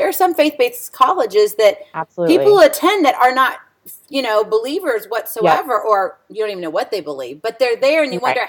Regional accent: Hawaii, United States; I'm originally from Hawaii, so I came back to the mainland.

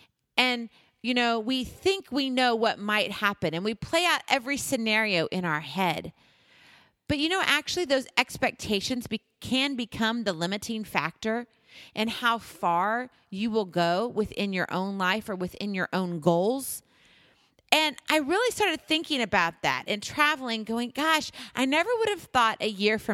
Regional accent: Hawaii, United States; And if you know, I am from Hawaii, so the beach is definitely, it's got me.

